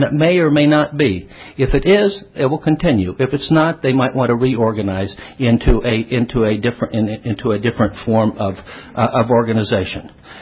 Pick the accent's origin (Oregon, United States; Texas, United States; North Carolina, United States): Texas, United States; Ed grew up in Brooklyn and I grew up in Texas, and we have strong senses of identity